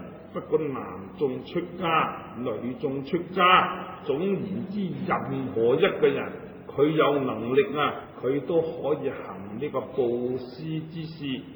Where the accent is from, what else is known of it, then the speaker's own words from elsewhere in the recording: Hong Kong; 我们香港人所谓呢你都痴线的